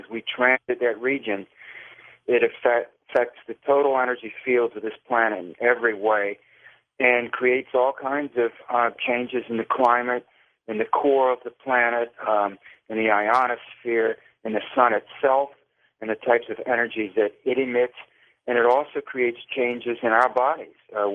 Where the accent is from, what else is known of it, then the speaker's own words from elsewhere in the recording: Virginia, United States; I grew up in Virginia Tidewater, there in the southeastern part of the state.